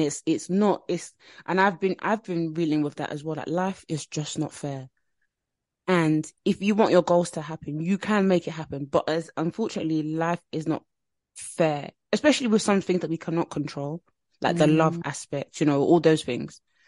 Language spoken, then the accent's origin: English; Nigeria; I'm Nigerian as well